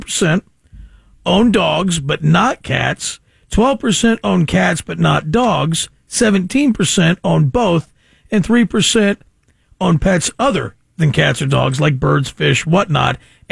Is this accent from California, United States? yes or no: yes; Modesto, California, United States; because I grew up down in Modesto, small house in a neighborhood, small yard.